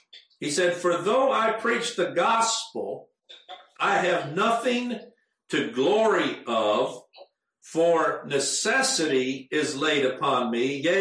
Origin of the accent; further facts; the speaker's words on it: United States; I know when I went to Africa, there was a lot that was different from what I was raised here in the United States